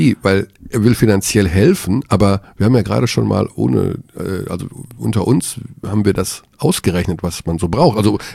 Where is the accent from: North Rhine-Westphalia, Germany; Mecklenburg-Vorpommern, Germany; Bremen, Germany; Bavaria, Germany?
North Rhine-Westphalia, Germany; Ich komme aus dem Ruhrgebiet. Ich habe mal auf einer Zeche gestanden.